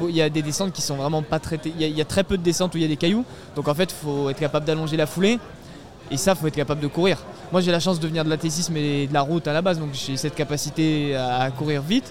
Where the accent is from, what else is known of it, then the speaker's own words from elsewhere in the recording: Chambéry, Auvergne-Rhône-Alpes, France; c'était le marathon de chez moi à Chambéry.